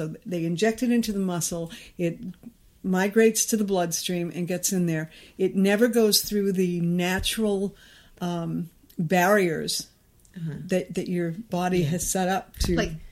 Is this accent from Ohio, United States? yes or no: no; Northport, Maine, United States; I'm from Northport, Maine.